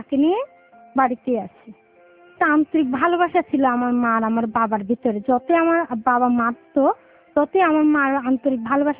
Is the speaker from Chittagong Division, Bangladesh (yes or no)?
yes; Chittagong, Chittagong Division, Bangladesh; আমি চট্টগ্রাম থেকে আসছি।